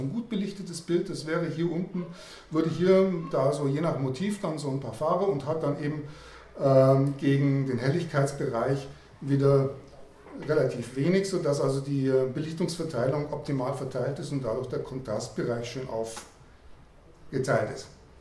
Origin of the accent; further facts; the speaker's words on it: Augsburg, Bavaria, Germany; ich komme aus Augsburg, bin da in der Linux User Group aktiv tätig